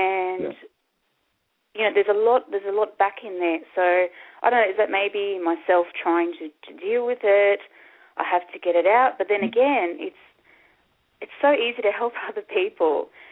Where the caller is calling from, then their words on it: Sydney, New South Wales, Australia; I'm calling from Sydney.